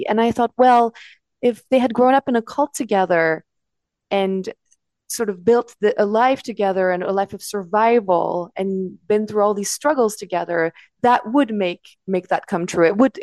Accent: Paris, Île-de-France, France; I'm from France originally, even though my accent doesn't necessarily sound French. I grew up in Paris.

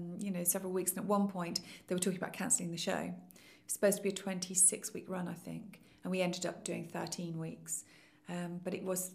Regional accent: Nottingham, East Midlands, United Kingdom; So it was really good fun, except at the time it was filmed in Nottingham, which of course is my hometown

